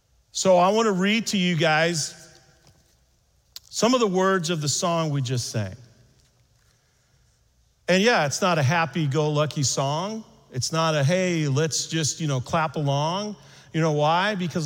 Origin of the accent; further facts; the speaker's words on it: Minneapolis, Minnesota, United States; I said, we're from Minneapolis area.